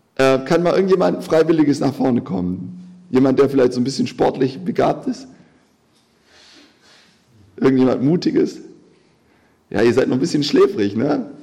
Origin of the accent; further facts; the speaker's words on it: Baden-Württemberg, Germany; ich komme ja aus Schwaben, da hat man immer gesagt, das darfst du fein nicht.